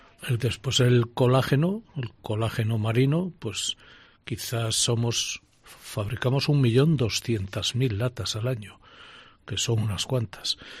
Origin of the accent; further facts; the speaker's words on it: León, Castile and León, Spain; Somos de León y nos encanta tener la empresa en León.